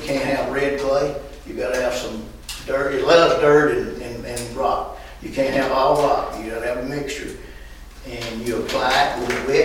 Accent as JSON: {"language": "English", "country": "United States", "said": "I came from Sabine County."}